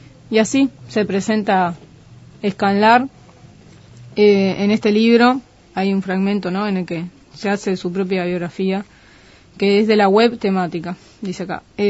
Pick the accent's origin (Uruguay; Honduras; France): Uruguay; Montevideo; Me crié en el barrio Palermo, si sos montevideano sabés de qué hablo, es el barrio de los negros, del candombe y las llamadas.